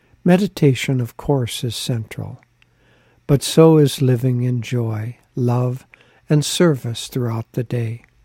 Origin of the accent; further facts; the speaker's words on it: Decorah, Iowa, United States; I grew up in Decorah, Iowa, and across from our house was a large park